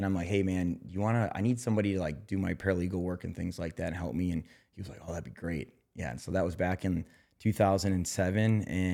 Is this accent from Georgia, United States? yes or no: no; Green Bay, Wisconsin, United States; also born or lived in Eau Claire / Sheboygan; I grew up on the east side of Wisconsin. I was born in Eau Claire, Wisconsin, but I lived in Sheboygan, I think starting when I was like in preschool. Then moved up to Green Bay and lived there until I graduated college.